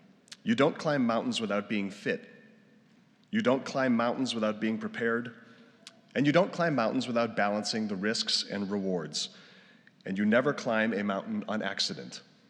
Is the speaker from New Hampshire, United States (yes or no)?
yes; New Hampshire, United States; of you may know, I'm from New Hampshire.